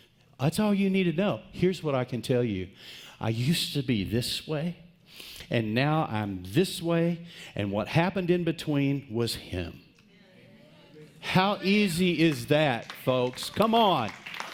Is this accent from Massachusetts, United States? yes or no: no; Texas, United States; I was horrible in grammar in college. Obviously, I'm from West Texas.